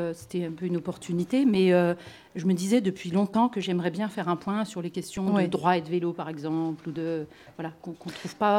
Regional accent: Grand Est, France; moi, je ne suis pas du midi de la France, je suis des Vosges, des montagnes.

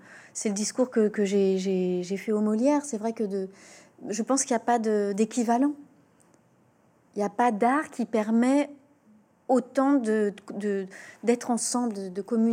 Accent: Paris, Île-de-France, France; comme toute Parisienne qui se respecte, quitter Paris, puisque je suis née à Paris

